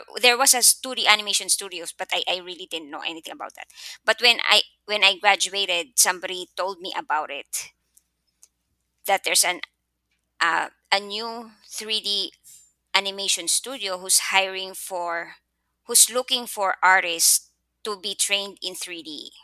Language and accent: English; Calabarzon, Philippines; Yeah, I'm actually from a province in the Philippines called Laguna. It's like an hour away from Manila.